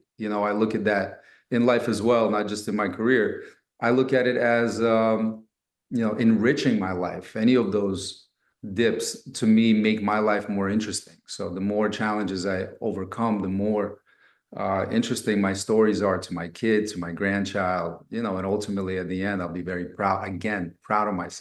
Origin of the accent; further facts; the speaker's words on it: Brooklyn, New York, United States; pick up basketball growing up in Brooklyn, New York, like that's the rite of passage is you got to, everybody knows how to play ball because there's a hoop somewhere.